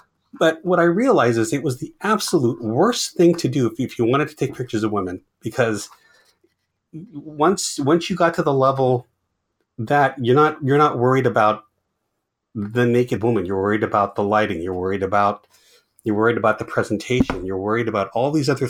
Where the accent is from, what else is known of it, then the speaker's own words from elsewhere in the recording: Carmel, California, United States; No, but see, and actually, again, I come from Carmel, and really everybody knew him